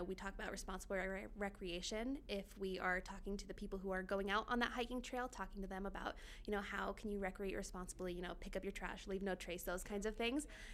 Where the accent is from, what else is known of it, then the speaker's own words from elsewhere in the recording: Douglas, Wyoming, United States; Although I am from Douglas, based in Casper